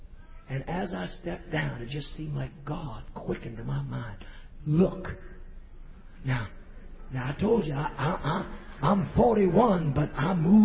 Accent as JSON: {"language": "English", "region": "New York", "country": "United States", "said": "I'm from New York. I'm not Daniel Boone's mother. I'm from New York."}